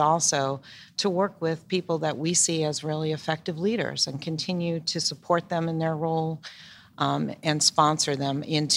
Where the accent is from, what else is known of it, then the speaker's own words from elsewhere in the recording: New Jersey, United States; often growing up in New Jersey and just going to public schools in New Jersey